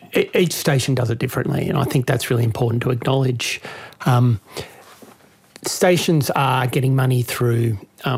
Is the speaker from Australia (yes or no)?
yes; Melbourne, Victoria, Australia; The why, I don't know, but I grew up in Melbourne